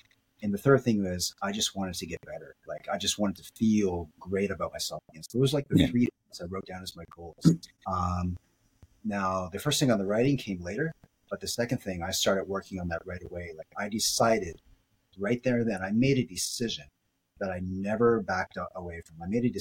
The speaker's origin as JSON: {"language": "English", "town": "Halifax", "region": "Nova Scotia", "country": "Canada", "tie": "born or raised there", "also_born_or_lived": "Vancouver", "said": "I grew up in Halifax. I moved up to Vancouver after I was finished college because there weren't any jobs."}